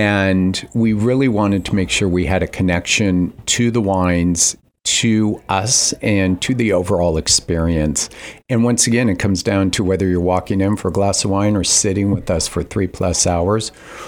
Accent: Napa, California, United States; moved away as an adult; I was born and raised in Napa, and to come back in, left when I was 18, and to come back and hear that I'm doing something unique in Napa makes me feel very good.

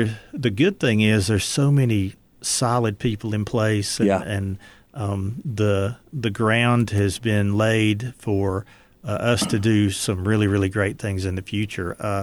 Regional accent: Tennessee, United States; whether you're talking about Western North Carolina, really where I grew up in East Tennessee, same thing's happening over there.

